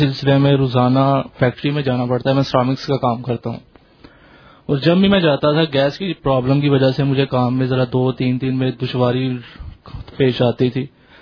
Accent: Gujranwala, Punjab, Pakistan; میں گجرانوالہ سے آیا ہوں.

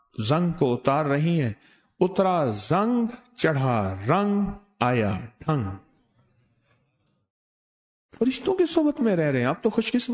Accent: Khairpur Tamewali, Punjab, Pakistan; ہم رہنے والے بہاول پور کے ساتھ خیر پور ٹامی والی، اس کے آگے ایک گاؤں ہے، ہم وہاں کے رہنے والے

